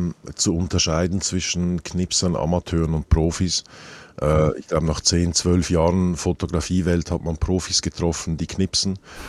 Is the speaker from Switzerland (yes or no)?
yes; Zurich, Switzerland; Ich komme aus Zürich. Robert Frank ist in Zürich geboren, nicht weit davon weg, wo ich damals in die Schule ging.